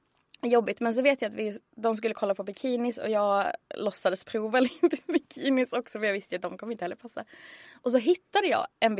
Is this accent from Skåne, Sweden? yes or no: yes; Skåne, Sweden; moved away as an adult; now in Stockholm, Sweden; när jag tog studenten 2010 och sen flyttade till Stockholm 2011, för jag är från Skåne.